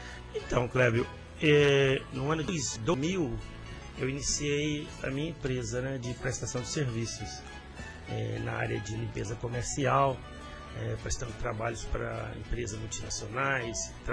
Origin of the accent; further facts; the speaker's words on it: Conselheiro Pena, Minas Gerais, Brazil; Bairro da Pedreira. Conselheiro Pena.